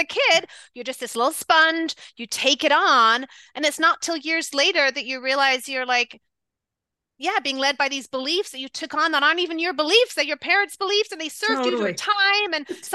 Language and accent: English; England, United Kingdom; So when I was a little kid, I grew up in England